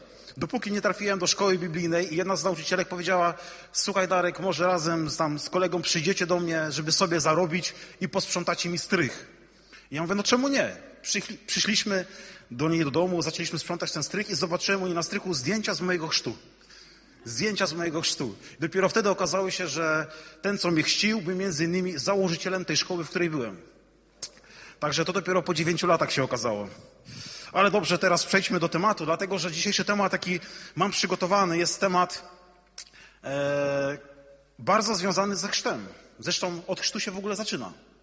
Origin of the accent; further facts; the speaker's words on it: Tczew, Pomeranian Voivodeship, Poland; now in Wrocław, Poland; Nie jestem rodowitym wrocławianinem, jestem tutaj zaledwie od września 2014 roku. Pochodzę z nadmorza, z Tczewa, taka mała miejscowość obok Gdańska. Obok Gdańska, tam się wychowałem, w tamtejszym kościele zielonoświątkowym.